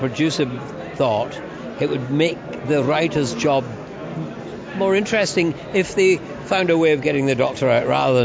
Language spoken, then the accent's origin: English; Scotland, United Kingdom; I'm north. I'm a Scot.